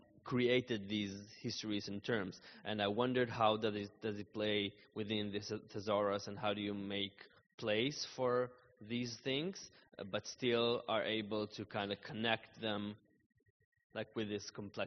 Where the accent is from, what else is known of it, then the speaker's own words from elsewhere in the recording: Haifa, Haifa District, Israel; I come from Haifa, Israel, Palestine.